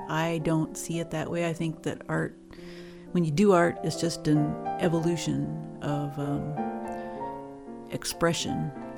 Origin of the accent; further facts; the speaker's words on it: New Mexico, United States; I grew up in New Mexico where we camped all the time, and that brought me right out into nature all the time.